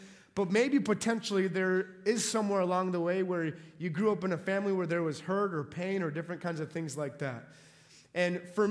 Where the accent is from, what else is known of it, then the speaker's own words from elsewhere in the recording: Minneapolis, Minnesota, United States; No, I am from Minneapolis, Minnesota. That's where we're from.